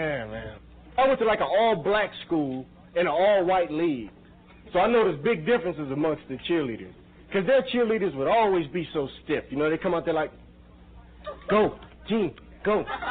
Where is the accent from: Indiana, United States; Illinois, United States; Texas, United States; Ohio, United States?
Ohio, United States; Cleveland; And I'm from Cleveland, Ohio, so my mom used to love the … you know.